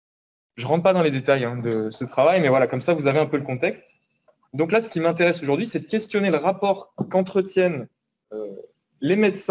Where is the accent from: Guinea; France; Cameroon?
France; Auvergne-Rhône-Alpes; Merci Elodie de m'avoir rapproché un peu de chez moi dans le Nord-Isère.